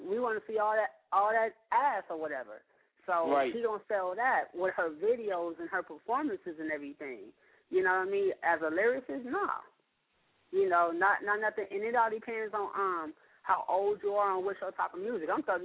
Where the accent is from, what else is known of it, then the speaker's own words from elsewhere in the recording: West Coast, United States; You know, I'm from the West Coast.